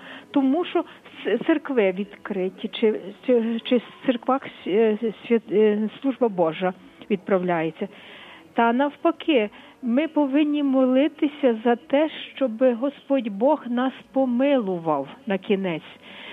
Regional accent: Lviv, Lviv Oblast, Ukraine; особливо у Львові, бо я з Львова

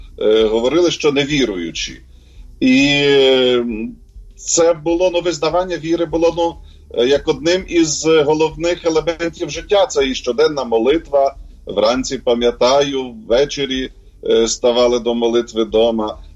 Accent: Zhytomyr, Zhytomyr Oblast, Ukraine; born there; народився я в Житомирі, в католицькій родині.

